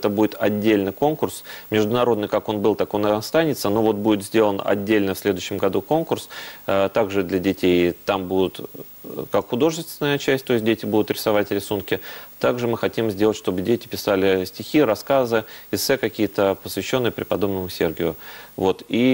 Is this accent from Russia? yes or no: yes; Makhachkala, Dagestan, Russia; born there; Дело в том, что я родился в Махачкале, это Дагестан, соседняя с вами республика